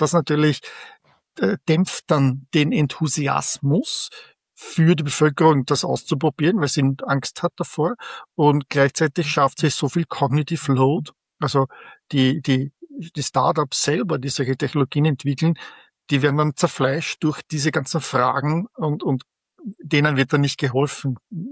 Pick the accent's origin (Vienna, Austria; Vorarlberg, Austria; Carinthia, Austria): Vienna, Austria; now in San Francisco Bay Area, United States; Nein, mein Englisch hat einen starken österreichischen Akzent. Ich komme ursprünglich aus Wien, bin seit 25 Jahren in der San Francisco Bay Area.